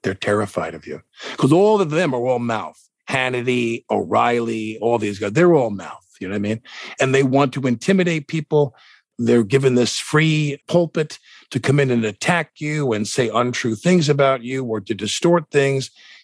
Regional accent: Massapequa, New York, United States; I'm a kid from Massapequa. I had nothing.

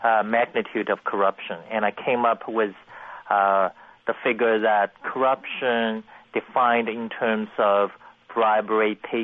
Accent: China; English is a second language; I grew up in China during the Cultural Revolution. I was spared because I was quite young

